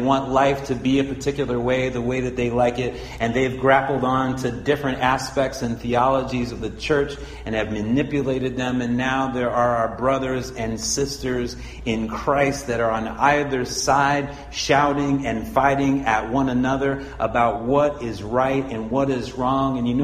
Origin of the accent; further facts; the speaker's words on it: St. Louis, Missouri, United States; So I went up and I told the story about growing up in St. Louis and what growing up in St. Louis was like